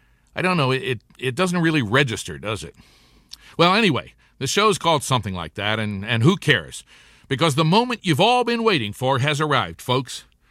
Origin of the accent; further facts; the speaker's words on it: Fargo, North Dakota, United States; Now, I love my hometown of Fargo, North Dakota, but there's nothing like the Apple.